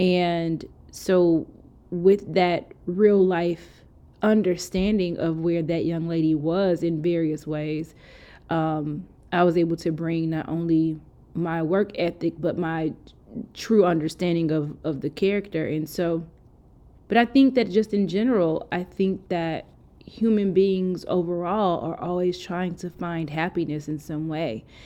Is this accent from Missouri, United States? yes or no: yes; St. Louis, Missouri, United States; also born or lived in Denver; I'm from Denver and St. Louis, but my parents are from St. Louis. So I was raised with a St. Louis background and mm-hmm. then, you know, finished high school there, went to college not too far.